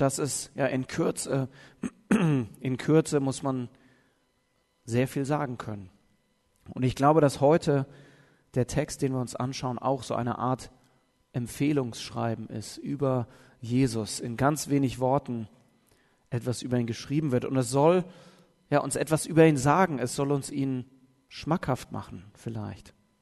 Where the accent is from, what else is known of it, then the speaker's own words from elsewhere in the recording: Heidelberg, Baden-Württemberg, Germany; es gibt immer noch eine Mannschaft da aus der Ecke, wo ich herkomme, aus Heidelberg